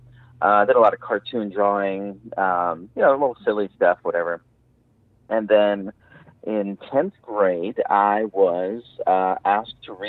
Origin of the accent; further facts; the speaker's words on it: Long Island, New York, United States; now in Georgia, United States; so I went to college in Albany, New York. I was originally from Long Island, New York, and ended up in Albany, New York for undergraduate.